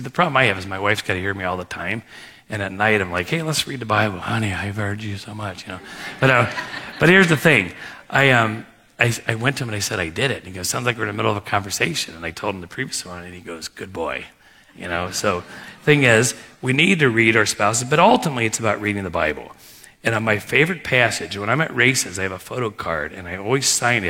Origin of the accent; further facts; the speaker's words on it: Cleveland, Ohio, United States; I just said, hey … from Cleveland, I want to meet you